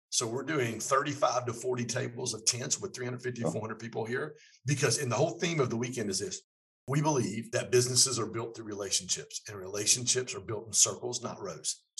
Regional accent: Detroit, Michigan, United States; accent: mix of Detroit and Atlanta; also born or lived in Atlanta, Georgia; I have a mixture between Detroit, Michigan, where I grew up, and Atlanta, Georgia. Yeah. So I'm not sure if it's a northern accent or a country accent. Yeah. Probably more country because I spent about the last 30 some odd years in the South in Atlanta.

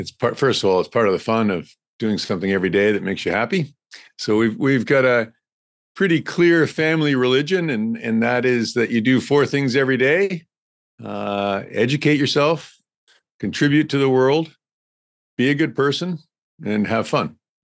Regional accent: Rhode Island, United States; also born or lived in North Carolina; Well, I grew up in Rhode Island. So as a kid, you know, we would ski up in New England, driving up for the ice

